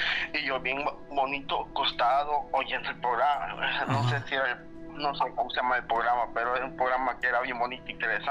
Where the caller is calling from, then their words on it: El Salvador; Soy de El Salvador. Buenas noches. Soy de país de El Salvador.